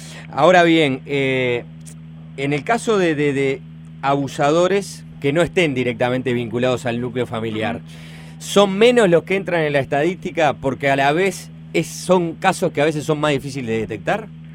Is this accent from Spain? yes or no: no; Uruguay; bueno, nosotros somos uruguayos, debemos preocuparnos.